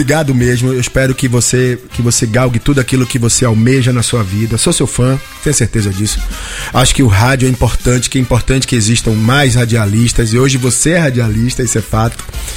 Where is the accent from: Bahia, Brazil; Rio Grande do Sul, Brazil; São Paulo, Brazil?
Bahia, Brazil; Ilhéus; Você sabe que meia também sou de Ilhéus, né?